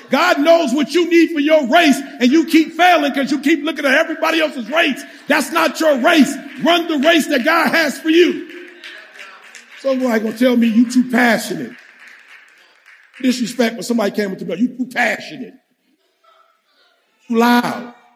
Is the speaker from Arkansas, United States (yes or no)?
no; Detroit, Michigan, United States; I grew up in Detroit. Everybody was doing it. The more you could debate, the sweeter you were.